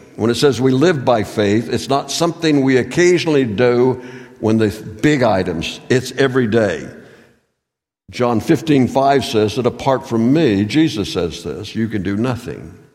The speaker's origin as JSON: {"language": "English", "region": "West Virginia", "country": "United States", "tie": "born or raised there", "said": "One of the bucket lists that I had was when I grew up in West Virginia, one of the places that you went to for your honeymoon was Niagara Falls."}